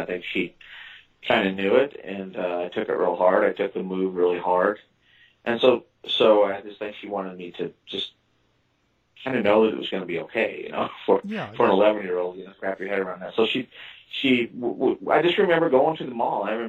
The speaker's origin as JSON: {"language": "English", "region": "Illinois", "country": "United States", "tie": "born or raised there", "lives_now": "Phoenix, United States", "said": "I'm from the Midwest. I'm from a small little town in southern Illinois. You might be able to tell by my accent a little bit. It seems to stick with me. So that's where I was born and raised, and I currently reside in Phoenix, Arizona."}